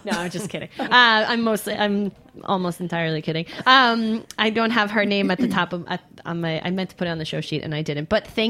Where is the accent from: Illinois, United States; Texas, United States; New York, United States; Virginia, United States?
New York, United States; people think I'm from the Midwest. And I'm like, nope, born, bred New Yorker.